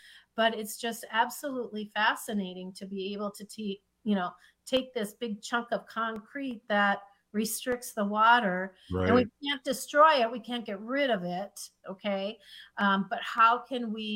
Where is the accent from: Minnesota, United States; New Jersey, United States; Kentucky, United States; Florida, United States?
Minnesota, United States; I grew up right on the Mississippi River, about 80 miles north of the Twin Cities